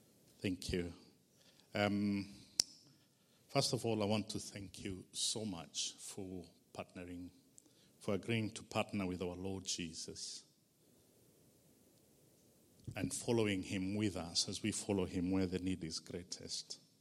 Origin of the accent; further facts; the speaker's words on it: Rwanda; I'm from Rwanda. I've been here for the last 2 days